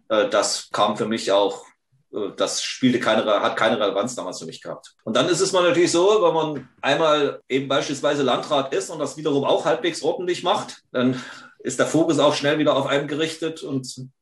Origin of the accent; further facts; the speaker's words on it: Thuringia, Germany; ich bin 1987 nach Weißenfels zur NVA eingezogen worden. Also ich stamme ja ursprünglich aus Thüringen.